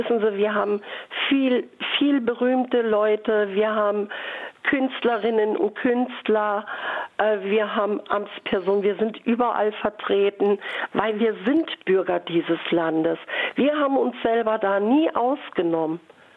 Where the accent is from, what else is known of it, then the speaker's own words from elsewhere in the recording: Germany; Wissen Sie, in erster Linie sind wir Deutsche.